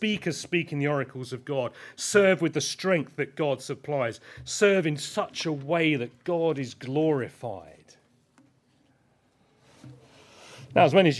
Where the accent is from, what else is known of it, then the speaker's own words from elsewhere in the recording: Crowborough, South East England, United Kingdom; No, I grew up in Crowborough, so therefore I have an advantage here.